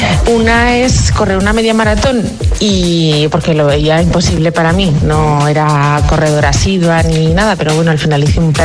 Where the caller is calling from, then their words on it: Zaragoza, Aragon, Spain; de Zaragoza.